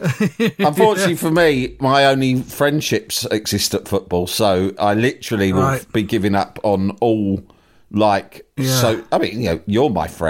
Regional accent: England, United Kingdom; We are the English equivalent, right? We're born... Yeah. Then we come out in the maternity ward and straight away, you got that football, mate.

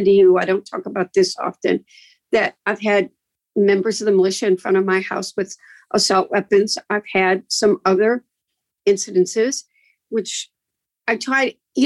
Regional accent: Michigan, United States; I'm a woman from Michigan.

